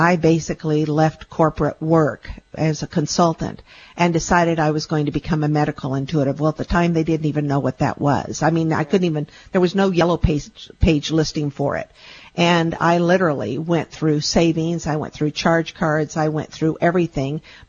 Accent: Texas, United States; I'm from Texas, and I miss that southern draw

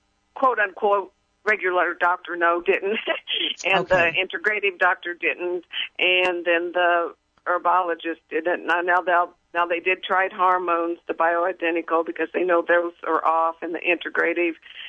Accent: Quincy, United States; I know moving back to my hometown, Quincy, because my husband got transferred here about 9 years ago

